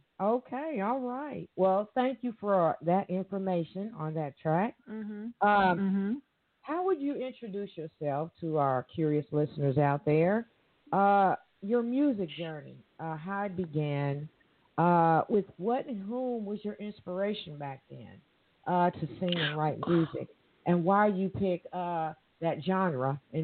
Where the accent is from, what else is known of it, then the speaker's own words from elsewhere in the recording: Evansville, Indiana, United States; calling from Evansville, Indiana. Yes, that's my hometown.